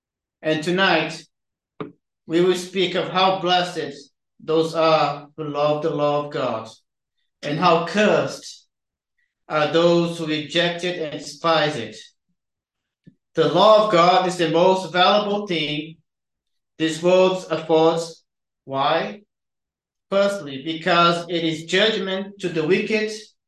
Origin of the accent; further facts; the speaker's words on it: Brazil; English is a second language; moved away as an adult; now in United Kingdom; I'm originally from Brazil. I've been here in the UK for 15 years.